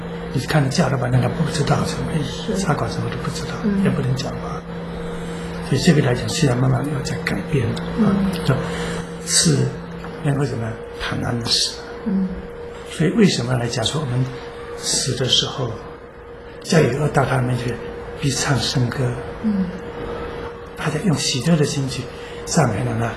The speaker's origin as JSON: {"language": "Chinese", "country": "China", "said": "那我们中国人最后这句话常常是不容易讲"}